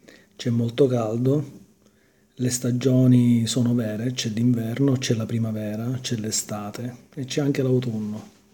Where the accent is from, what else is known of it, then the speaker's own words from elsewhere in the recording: Syracuse, Sicily, Italy; Da Siracusa, una città della Sicilia, sud Italia.